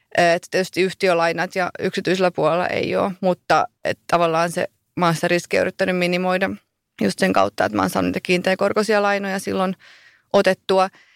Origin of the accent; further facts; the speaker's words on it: Tampere, Pirkanmaa, Finland; Siis mä oon Tampereelta kotoisin